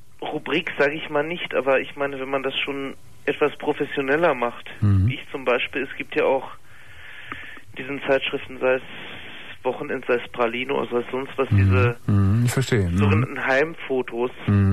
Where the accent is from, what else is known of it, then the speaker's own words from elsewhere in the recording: Münster, North Rhine-Westphalia, Germany; born there; Gebürtiger Münsteraner